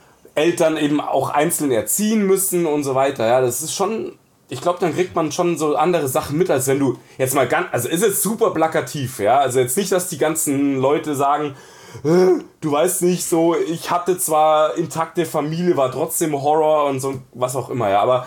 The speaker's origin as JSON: {"language": "German", "town": "Munich", "region": "Bavaria", "country": "Germany", "tie": "born or raised there", "said": "ich bin im Ghetto aufgewachsen, in einem von zwei ausgewiesenen Münchner Ghettos."}